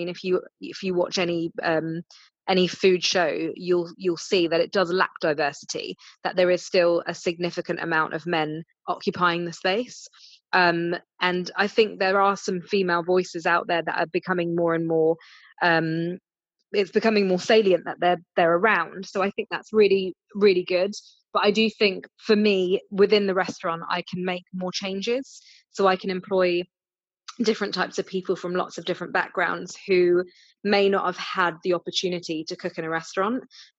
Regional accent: Southampton, South East England, United Kingdom; You know, I'm a girl from Southampton who has moved around a lot, and you know, I'm not from a wealthy background.

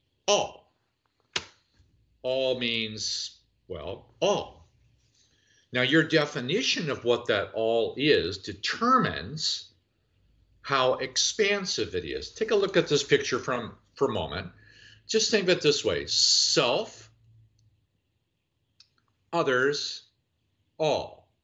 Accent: United States; I'm a white old man from North America. I'm an American.

